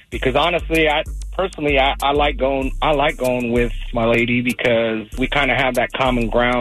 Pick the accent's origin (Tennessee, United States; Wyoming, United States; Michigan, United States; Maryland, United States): Wyoming, United States; also born or lived in Texas; now in Arizona, United States; We've moved from state to state. We're from Wyoming. We moved to Texas, and then we moved here to Arizona.